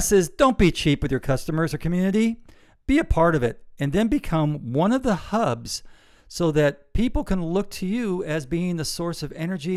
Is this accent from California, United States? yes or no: yes; California, United States; we know this because, you know, we grew up in California.